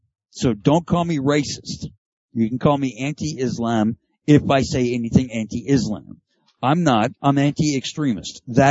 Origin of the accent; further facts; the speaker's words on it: Canada; Anyway, being a Canadian, it doesn't matter what I think about American politics.